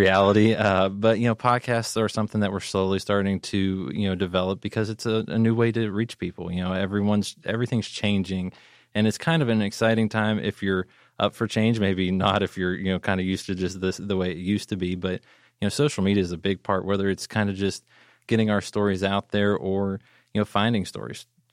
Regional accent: Weirton, West Virginia, United States; I am from Weirton, West Virginia, which if you can find that on a map, is up near Pittsburgh, Pennsylvania. It's in the northern panhandle of West Virginia.

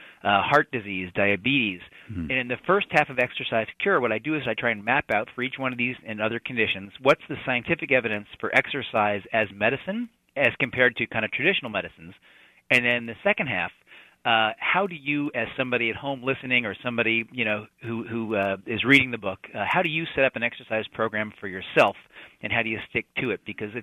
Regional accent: Kansas City, Missouri, United States; now in New York, United States; As you know, I'm from Kansas City originally.

